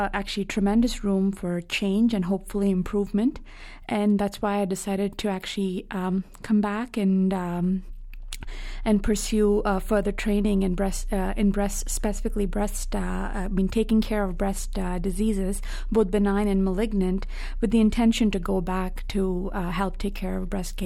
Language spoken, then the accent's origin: English; Hyderabad, Telangana, India; moved away as an adult; And then I actually had moved back to India for a couple of years to work at a cancer center in my hometown, Hyderabad, which is one of the major cities in South India.